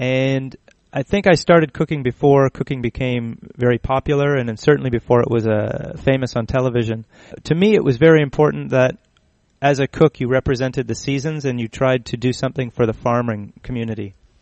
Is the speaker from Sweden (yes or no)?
no; Niagara, Ontario, Canada; moved away as an adult; now in Toronto, Canada; I'm a native Canadian from Niagara. I grew up in Niagara and moved to Toronto when I was 18 as I started my formal cooking apprenticeship.